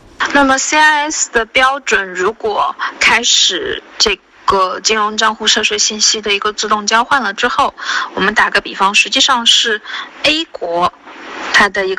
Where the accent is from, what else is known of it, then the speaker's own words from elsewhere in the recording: China; 对我们中国人在海外买房的情况有什么影响呢